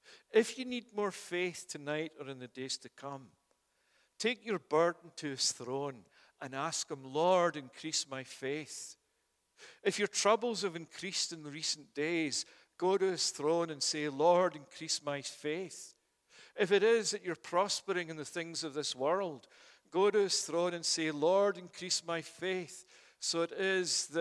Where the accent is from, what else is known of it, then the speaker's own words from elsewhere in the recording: Scotland, United Kingdom; And as a Scotsman, I like getting free books.